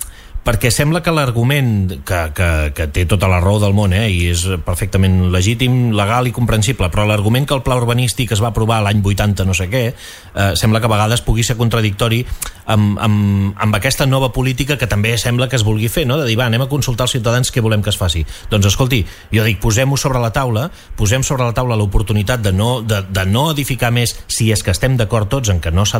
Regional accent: Pals, Catalonia, Spain; Jo és que vinc de Pals, eh?

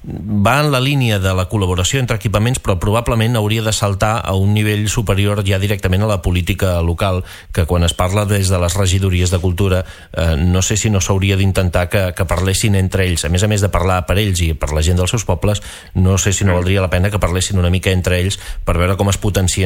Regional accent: Pals, Catalonia, Spain; jo, que sóc de Pals

